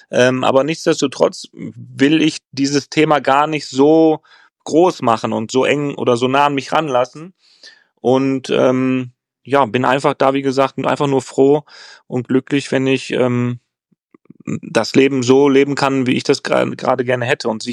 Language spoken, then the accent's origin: German; Essen, North Rhine-Westphalia, Germany; ich komme ja eigentlich aus Altenessen. Altenessen sagt man immer, ist dann halt so ein bisschen Ghetto. Aber auch da, wenn du da halt so drin bist, merkst du das nicht. Ne? Jetzt wohne ich halt woanders, jetzt wohne ich im Essener Süden, ein bisschen schöner.